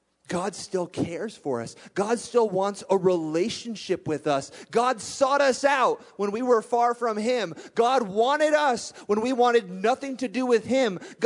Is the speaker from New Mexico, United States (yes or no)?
yes; New Mexico, United States; I can say that because I grew up in New Mexico.